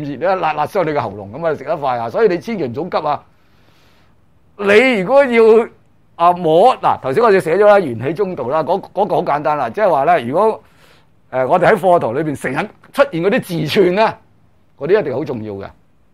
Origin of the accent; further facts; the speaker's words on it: China; 咁我就覺得喺我哋中國人探尋聖空嘅法義裏面呢